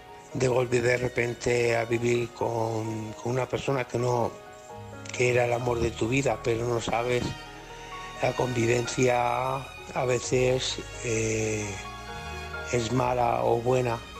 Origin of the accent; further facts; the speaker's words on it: Alcoy, Valencian Community, Spain; y soy de Alcoy.